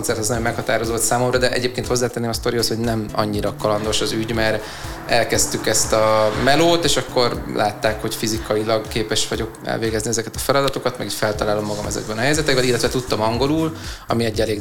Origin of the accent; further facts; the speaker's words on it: Budapest, Hungary; born there; Budapesten születtem, és itt is élek, a barátnőmmel